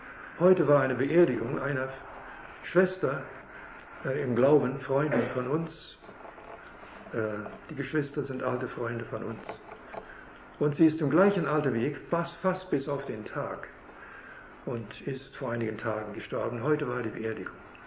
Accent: Canada; Denn wir kommen ja aus Kanada, wie ich gestern sagte.

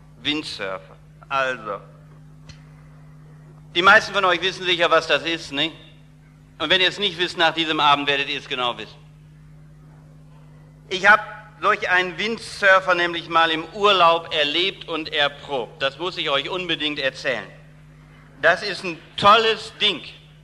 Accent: Berlin, Germany; born there; In Berlin, was meint ihr, wo ich geboren bin?

